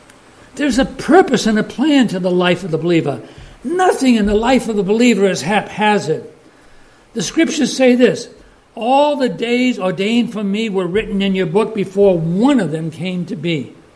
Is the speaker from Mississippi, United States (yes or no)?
no; Cape Cod, Massachusetts, United States; But, I mean, I grew up in the Cape. I know all about the tourists.